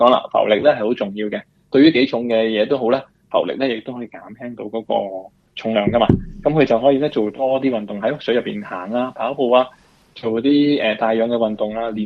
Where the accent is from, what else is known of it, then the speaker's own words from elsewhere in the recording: China; 即系尤其我哋中国人都会咧系比较顾忌一啲嘅。